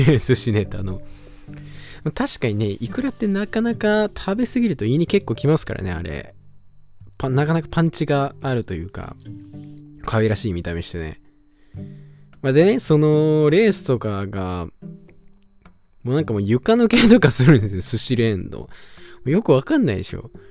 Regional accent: Hokkaido, Japan; まあ僕らどさんこなわけですよ。まあ、北海道民なわけなんですけど

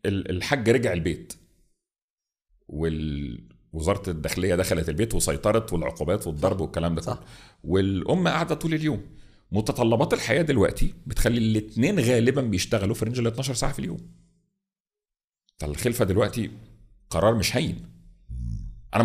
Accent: Egypt; بغض النظر إحنا تربينا فين في مصر

